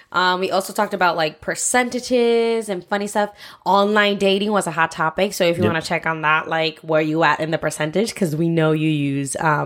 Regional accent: Puerto Rico; even in my school, because again, I grew up in Puerto Rico.

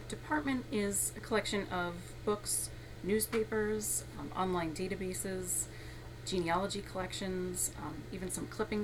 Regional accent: New Jersey, United States; So I grew up in Warren County, northern Warren County, about 20 minutes south of Newton. So I'm pretty familiar with Sussex County.

